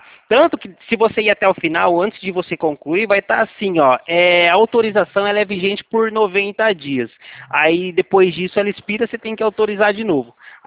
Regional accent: Leme, São Paulo, Brazil; Eu sou aqui da cidade de Leme, é interior de São Paulo. Fica perto de Campinas, Ribeirão.

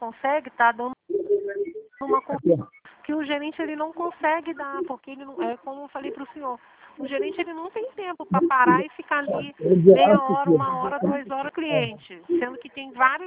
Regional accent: Rio de Janeiro, Brazil; Santa Cruz. A gente é de Santa Cruz.

